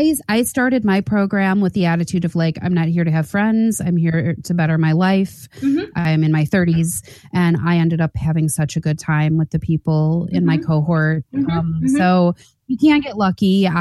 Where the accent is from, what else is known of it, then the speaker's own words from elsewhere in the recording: Illinois, United States; when I was growing up near Chicago, there was this little old man that used to come around with his little push cart with the bells on it